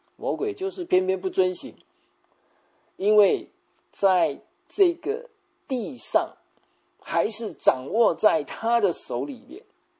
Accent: China; 这跟我们中国人百善孝为先 OK， 我们基督徒也要看到一点啊，我们也是非常重视跟父母的关系的。

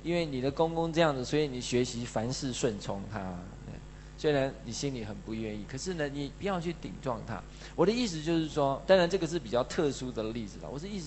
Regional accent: Taiwan

